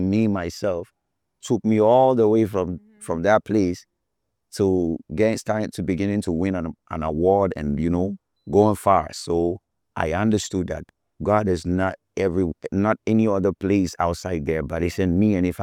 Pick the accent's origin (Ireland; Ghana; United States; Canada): Ghana; I'm like, okay, listen, I'm from Ghana, but we are all selling Ghana, right?